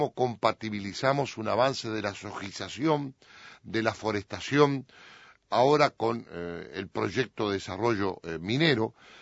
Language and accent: Spanish; Uruguay; yo como uruguayo, como senador de la República, como integrante del Partido Nacional